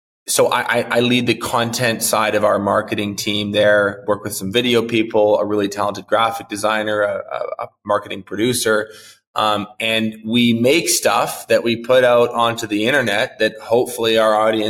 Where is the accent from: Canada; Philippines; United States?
Canada; Yeah, I'm Canadian, proud of it. Although I've been told I'm the most American Canadian many people have ever